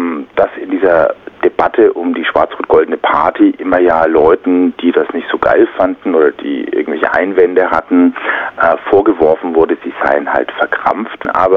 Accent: Germany; ich bin deutsch und ich fühle mich als Deutscher so und so und drücke das so und so in meiner deutschsprachigen Musik aus

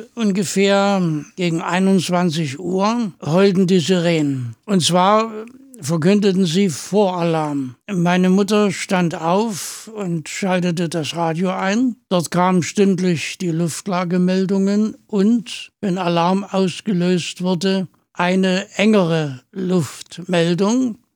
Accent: Dresden, Saxony, Germany; also born or lived in Rostock; Ich bin im April 1932 in Dresden geboren. Ich habe dort die allgemeinbildende Schule besucht und habe dann 1950 eine Abiturausbildung begonnen, die mich dann schließlich an die Universität Rostock brachte.

